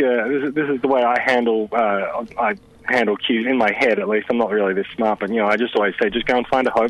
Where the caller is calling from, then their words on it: Sydney, New South Wales, Australia; I'm calling in from Sydney.